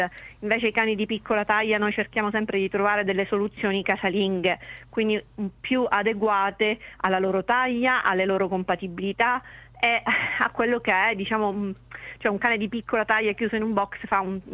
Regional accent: Monreale, Sicily, Italy; now in Palermo, Italy; sono di Monreale, in realtà origini monrealesi, ma abito a Palermo, vivo a Palermo

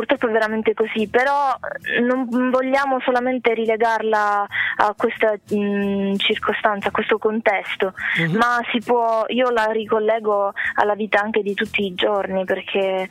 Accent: Canicattì, Sicily, Italy; Sì, sì, sono siciliana, agrigentina.

